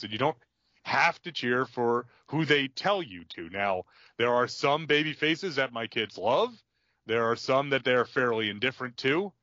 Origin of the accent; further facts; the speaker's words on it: Austria; English is a second language; I don't know why I sound like I am Russian when I am from Austria.